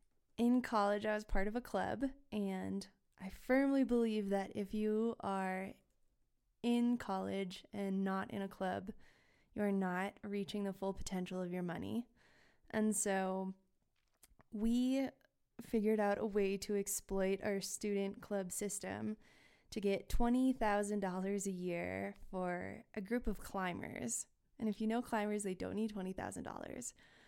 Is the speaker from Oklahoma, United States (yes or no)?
no; Aspen, Colorado, United States; I had been given the opportunity to work at a very, very high-end restaurant in my hometown of Aspen, Colorado.